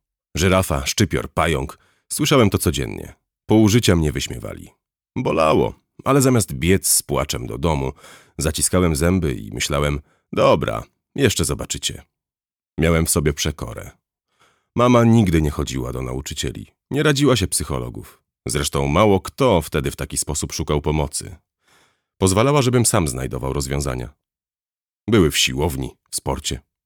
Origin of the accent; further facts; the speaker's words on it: Łódź, Łódź Voivodeship, Poland; Urodziłem się i wychowałem na Bałutach. Największej i najtwardszej dzielnicy Łodzi.